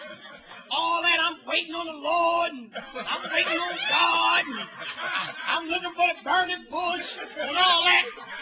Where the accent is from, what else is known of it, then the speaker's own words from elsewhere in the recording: Philadelphia, Pennsylvania, United States; and I'm from Philadelphia, and I had some women there that were some riders